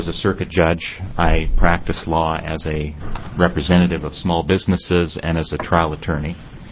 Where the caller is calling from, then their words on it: Oregon, United States; I come to you today from the Rogue Valley, Southern Oregon.